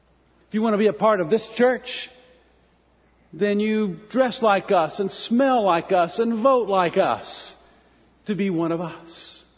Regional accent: Florida, United States; I grew up in Central Florida, as I said, and we used to watch the rockets go up.

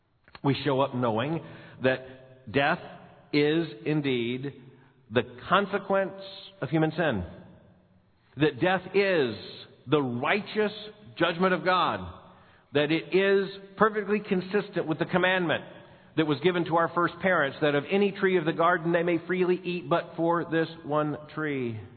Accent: Florida, United States; It didn't help that there was 10 inches of snow the night before, and I'm from Florida.

